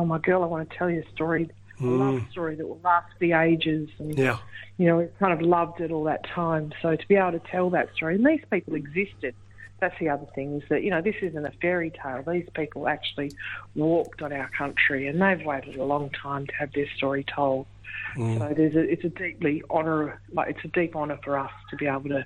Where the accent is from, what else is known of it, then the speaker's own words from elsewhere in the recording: Western Australia, Australia; now in Perth, Australia; my mob are from, we all live in Perth now, but we're mostly from the Wheatbelt.